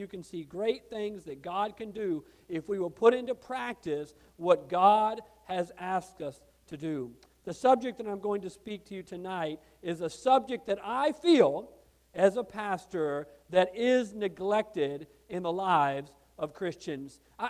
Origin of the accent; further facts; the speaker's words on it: New Mexico, United States; I am from New Mexico. I was the son of a missionary kid.